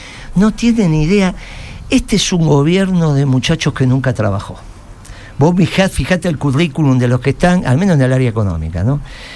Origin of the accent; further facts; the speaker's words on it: Argentina; Pocos argentinos han tenido ese orgullo.